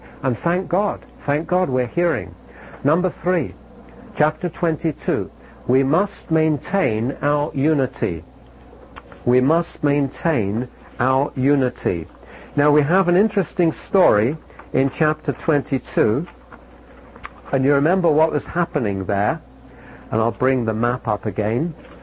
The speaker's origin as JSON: {"language": "English", "region": "London", "country": "United Kingdom", "tie": "born or raised there", "said": "I grew up in London, and London is split from east to west with the Thames."}